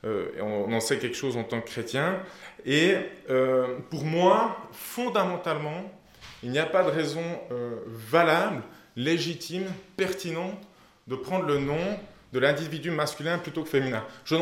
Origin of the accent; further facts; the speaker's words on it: Tavannes, Bern, Switzerland; also born or lived in Cortaillod; now in Neuchâtel, Switzerland; j'ai grandi à Tavannes, dans le Jura-Bernois pendant 12 ans. Ensuite, on a déménagé à Courtaillot, où j'ai aussi vécu 12 ans. Et là, j'habite Neuchâtel